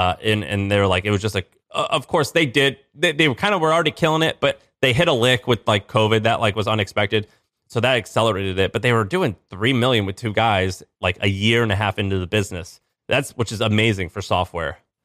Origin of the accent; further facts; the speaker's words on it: St. Louis, Missouri, United States; they hear I'm from St. Louis, Missouri, and they think it's the country. I'm like, think of Detroit. That's kind of like where I was raised.